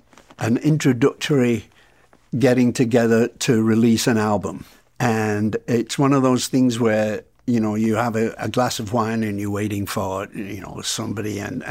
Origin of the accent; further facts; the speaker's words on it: England, United Kingdom; I said, I'm English.